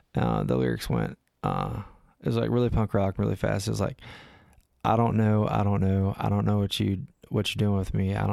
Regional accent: Bowling Green, Kentucky, United States; born there; I was born right here in Bowling Green, Kentucky.

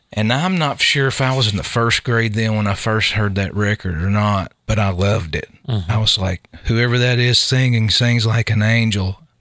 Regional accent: Glasgow, Kentucky, United States; No, I'm from Barron County.

